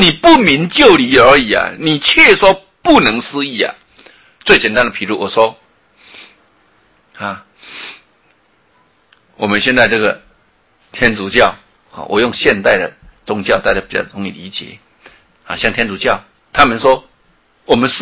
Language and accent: Chinese; Taiwan; 就像我们台湾话所说的欢迎茶家就找